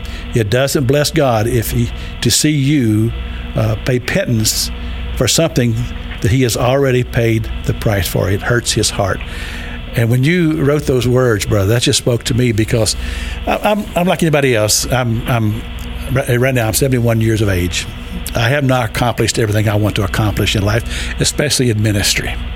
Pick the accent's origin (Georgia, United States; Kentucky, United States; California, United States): Kentucky, United States; You can tell I'm from Kentucky, so just forgive my accent.